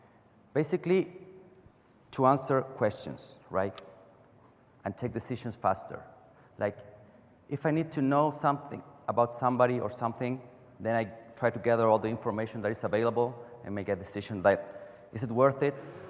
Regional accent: Chile; I come from Chile.

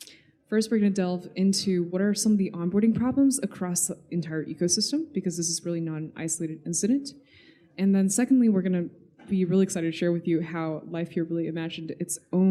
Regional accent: Texas, United States; also born or lived in China; now in San Francisco, United States; I was born in China. I grew up in Texas, and now I'm in San Francisco.

